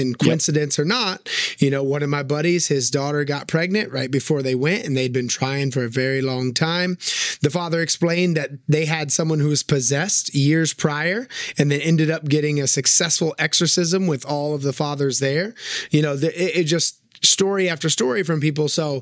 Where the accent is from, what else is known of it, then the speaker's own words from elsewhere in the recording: New Smyrna Beach, Florida, United States; I made a video randomly at her nail salon in my hometown of New Smyrna Beach. in 2020, so 4 years before, a tiny little nail salon in a tiny town in Florida